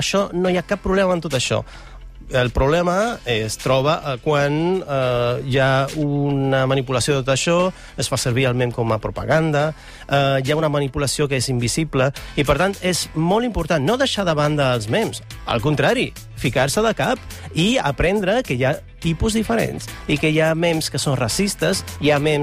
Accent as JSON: {"language": "Catalan", "country": "Italy", "second_language": "Catalan", "moved": "yes", "lives_now": "Barcelona, Spain", "said": "Bueno, porto molts anys aquí a Barcelona, però sóc d'Itàlia, originalment."}